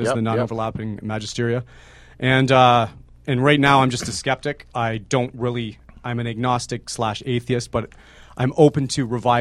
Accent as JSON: {"language": "English", "region": "Ontario", "country": "Canada", "said": "I'm from Southern Ontario."}